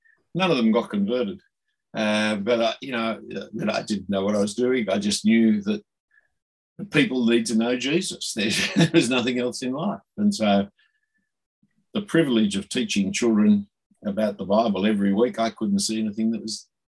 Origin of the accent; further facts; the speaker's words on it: Sydney, New South Wales, Australia; Growing up in Sydney in that period of time, Australia was good in every sport